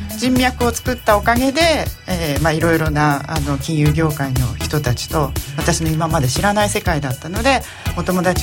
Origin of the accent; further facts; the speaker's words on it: Hokkaido, Japan; 私はあの一族郎と自営業のうちに北海道なんですけれども、はい、生まれ育って、